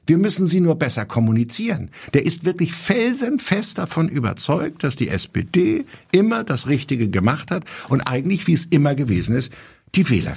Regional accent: Neumünster, Schleswig-Holstein, Germany; In meiner Heimatstadt Neumünster, dieser Weltstadt in Schleswig-Holstein

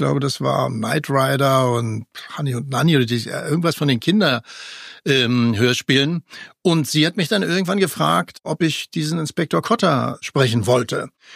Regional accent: Germany; Ich bin ja, wie gesagt, in der DDR aufgewachsen.

